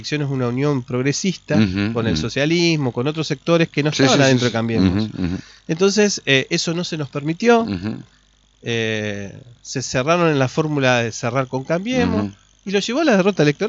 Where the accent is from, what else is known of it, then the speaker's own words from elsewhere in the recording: Concordia, Entre Ríos, Argentina; Yo soy de esta región, soy de Concordia.